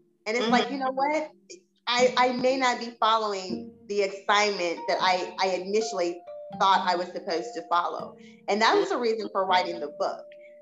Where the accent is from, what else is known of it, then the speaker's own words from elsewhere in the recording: Jackson, Mississippi, United States; I did, but I grew up in Jackson. A lot of my family went to Jackson State University.